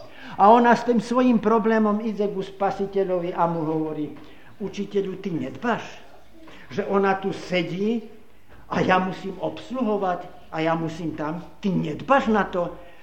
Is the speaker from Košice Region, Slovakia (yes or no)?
yes; Michalovce, Košice Region, Slovakia; ale to už je takých 5-6 rokov u nás doma v Michalovciach